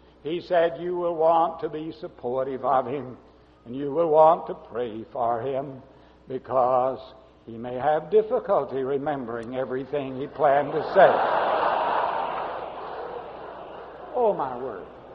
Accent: Memphis, Tennessee, United States; I grew up in the First Baptist Church of Memphis, Tennessee.

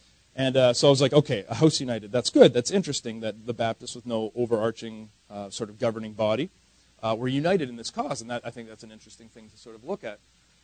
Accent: Canada; It's nice to be introduced as a Canadian.

